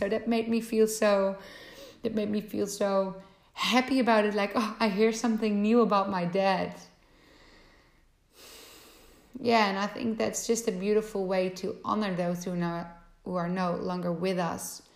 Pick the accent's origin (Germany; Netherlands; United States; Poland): Netherlands; Zeist, Utrecht; It's in Zeist, my hometown, and even though I'm there quite often, like say weekly